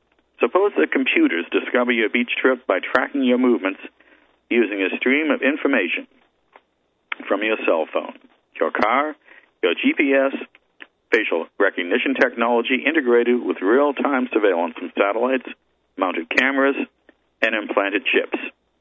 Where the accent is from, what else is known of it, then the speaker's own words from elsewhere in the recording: Massachusetts, United States; now in Maryland, United States; Massachusetts, my home state, didn't list it.